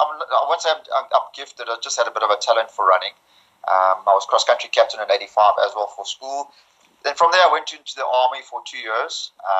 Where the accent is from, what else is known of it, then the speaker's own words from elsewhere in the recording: Durban, KwaZulu-Natal, South Africa; Yeah, I was born and grew up mainly in Durban, up until about 1980-81